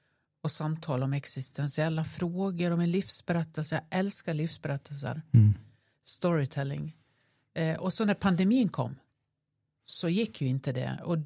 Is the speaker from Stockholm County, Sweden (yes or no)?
no; Nås, Dalarna County, Sweden; accent: dalmål; jag är ifrån Nås i Västerdalarna. Detta dalmål avslöjar mig lite.